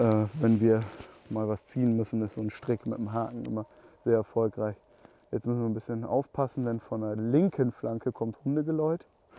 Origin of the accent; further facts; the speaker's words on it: Lower Saxony, Germany; Also im Idealfall haben wir als gebürtiger Emsländer und patriotischer Niedersachsen natürlich Gummistiefel an.